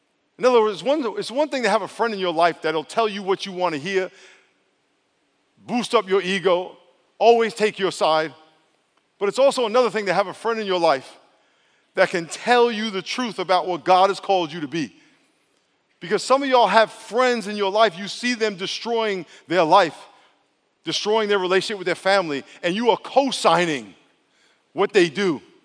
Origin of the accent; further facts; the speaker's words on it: New York, United States; I said to her, I'm from New York. I don't care.